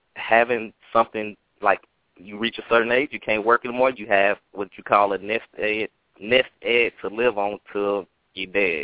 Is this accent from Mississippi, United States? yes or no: yes; Mississippi, United States; I'm from Mississippi, and I definitely don't see it there, and even out here, it's none at all.